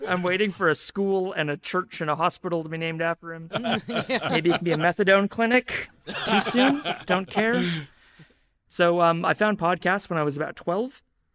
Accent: New Zealand; I am in New Zealand and I'm a Kiwi under that. Like all New Zealanders, Kiwis.

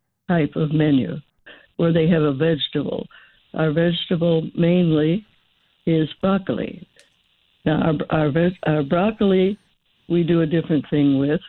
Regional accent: Amarillo, Texas, United States; born there; now in Oregon, United States; Well, my family was from Texas, and then my father found his way here, and once we did, we've stayed. We certainly have. My husband is definitely from Oregon, was born in Oregon. I was born in Amarillo, Texas.

